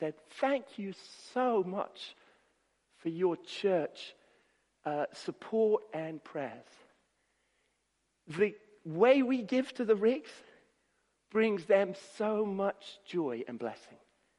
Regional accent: Nairobi, Kenya; When I was growing up in Nairobi in Kenya, I used to go to Nairobi Baptist Church.

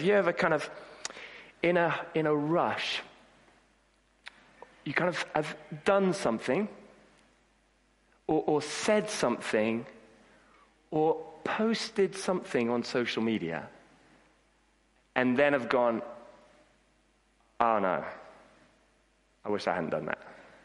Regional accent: Kenya; When I was growing up, I grew up in Kenya.

